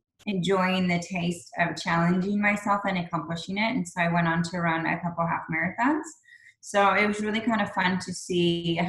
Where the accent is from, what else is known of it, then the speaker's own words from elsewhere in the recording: Midwest, United States; Well, I grew up in the Midwest in a large homeschool family of 9 kids, 5 brothers and 4 sisters